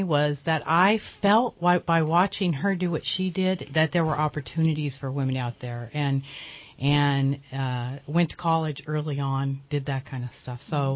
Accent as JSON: {"language": "English", "town": "Redondo Beach", "region": "California", "country": "United States", "tie": "born or raised there", "also_born_or_lived": "Norwalk", "lives_now": "Redding, United States", "said": "And was raised in Redondo Beach, Torrance, Lomita area down there in the South Bay."}